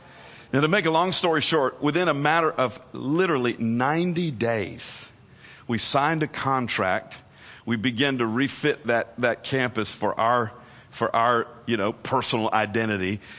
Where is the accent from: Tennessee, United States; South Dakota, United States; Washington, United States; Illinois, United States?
Tennessee, United States; I'm from Tennessee. And in Tennessee, we say there's more than one way to skin a cat.